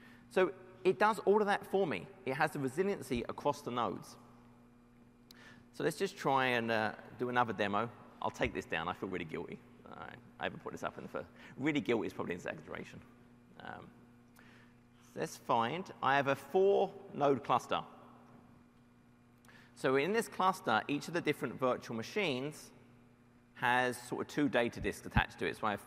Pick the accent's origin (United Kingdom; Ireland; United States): United Kingdom; I'm in British. People tend not to trust the British.